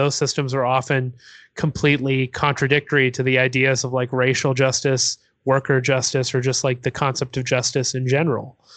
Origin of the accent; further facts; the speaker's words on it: Toronto, Ontario, Canada; because I'm from Toronto.